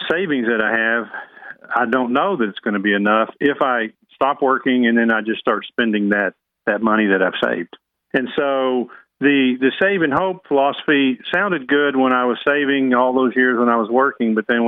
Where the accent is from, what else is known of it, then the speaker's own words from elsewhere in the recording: Dallas, Texas, United States; I'm from Dallas and lived here my entire life